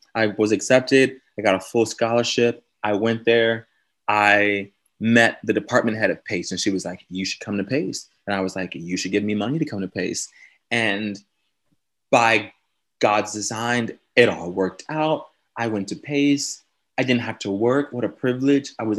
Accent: San Antonio, Texas, United States; now in New York, United States; San Antonio. About 5 or 7 hours outside of Dallas.

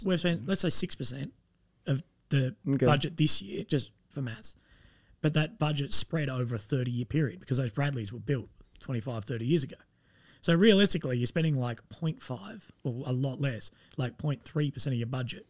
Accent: Australia; I'm Australian, I don't give a shit

